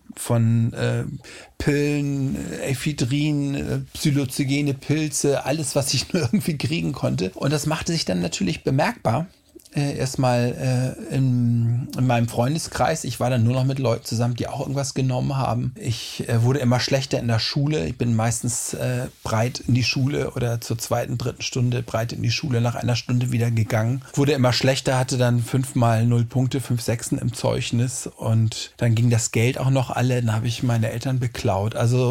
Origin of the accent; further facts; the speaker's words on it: Hamburg, Germany; Also ich bin in Hamburg aufgewachsen